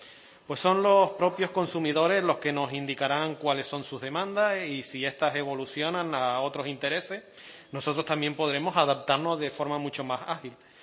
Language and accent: Spanish; Valle Gran Rey, Canary Islands, Spain; se me venía a la mente pues un ejemplo claro de mi pueblo, en Valle Gran Rey